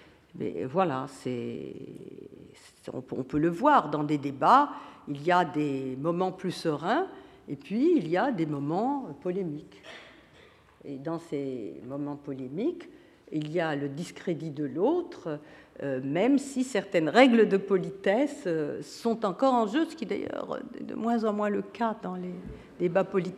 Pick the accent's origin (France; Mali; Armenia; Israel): Israel; Bon, moi, je viens d'Israël